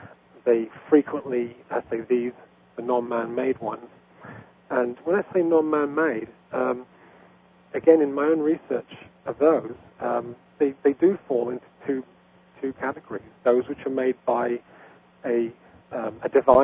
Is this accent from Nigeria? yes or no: no; England, United Kingdom; I come from England. I've lived in the region where most of these formations have formed